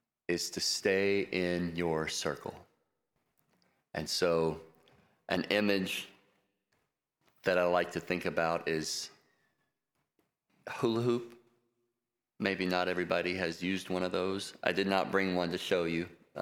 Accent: North Carolina, United States; also born or lived in Texas; I was born in Texas. I don't remember much about the place, but we moved to North Carolina when I was 18 months old.

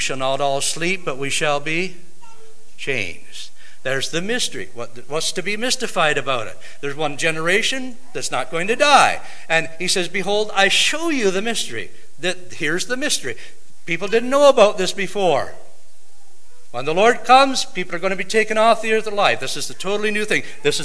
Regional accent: Canada; I'm a Christian living in Canada, yes, and I'm Canadian by nationality

